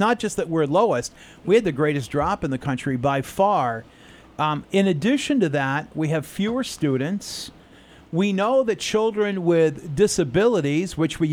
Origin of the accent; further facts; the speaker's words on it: Westbrook, United States; 203 families in my hometown of Westbrook who are senior families